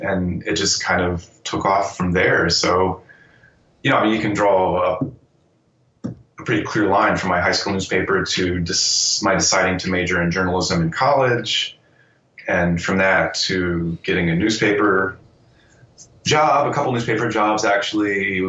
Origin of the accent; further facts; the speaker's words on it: Ohio, United States; returning to my hometown, this small town in South Central Ohio, pretty rural place.